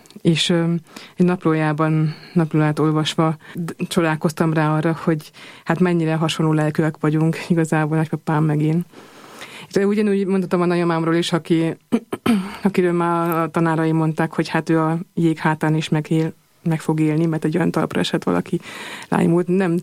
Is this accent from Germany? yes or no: yes; Munich, Bavaria, Germany; Münchenben, van egy nagyon erős, élő magyar közösség, a müncheni magyar közösség, és hát abban nőttem fel igazából, már két-három éves koromtól fogva, ahol jártam magyar iskolába